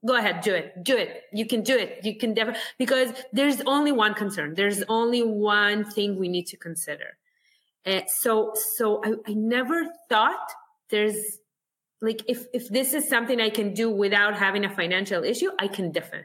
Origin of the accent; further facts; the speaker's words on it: Hod HaSharon, Central District, Israel; And I grew up in Hod HaSharon, which is, I don't know if you know this, but in Hod HaSharon, there is not a lot of Olim Chadashim or people that are immigrants.